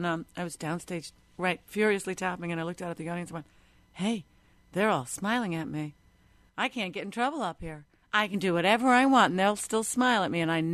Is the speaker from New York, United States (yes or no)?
yes; Long Island, New York, United States; And I was lucky that I was from Long Island and made several trips into New York City and lived in the city a year before I went to Juilliard.